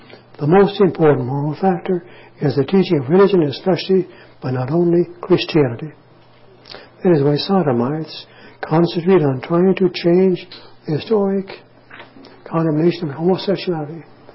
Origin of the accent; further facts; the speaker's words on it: Pittsburgh, Pennsylvania, United States; born there; And how well I know the Diocese of Pittsburgh. I was born in the Diocese of Pittsburgh.